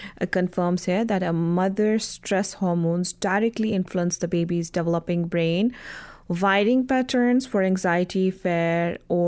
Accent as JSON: {"language": "English", "region": "Jammu and Kashmir", "country": "India", "said": "since we are from the Indian administrated Kashmir, so I was telling him I would love to stay in India for some time."}